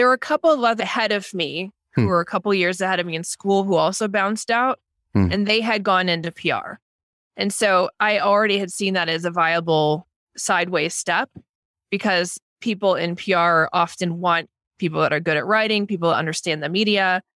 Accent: Iowa, United States; I grew up in Iowa. I was going to Iowa State University

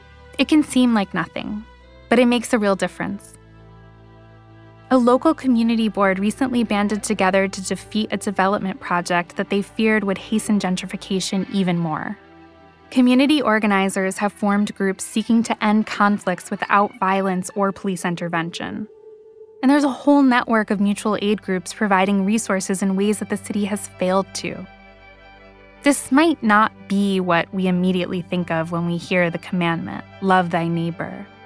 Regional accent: New York, United States; than I do by the liberal Jews I grew up with on the Upper West Side.

